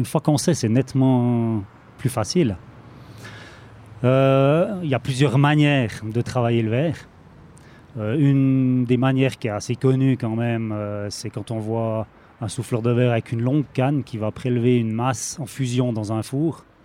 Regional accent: Neuchâtel, Switzerland; Je suis originaire de Neuchâtel

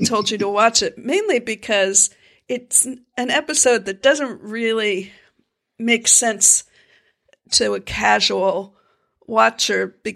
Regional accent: Florida, United States; you know, the space industry is, you know, quite woven into my home state of Florida.

